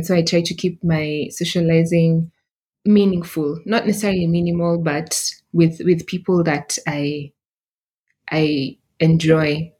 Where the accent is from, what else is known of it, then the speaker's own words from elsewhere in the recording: Central, Kenya; I'm from Western, but I grew up in central Kenya. And so I actually understand Kikuyu and speak a bit of it, because all my neighbors were Kikuyu